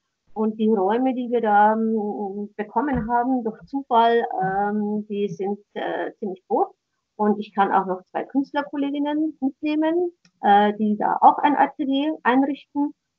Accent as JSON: {"language": "German", "town": "Landshut", "region": "Bavaria", "country": "Germany", "tie": "born there", "said": "meine Geschwister sind in Landshut, ich bin ja gebürtige Landshuterin"}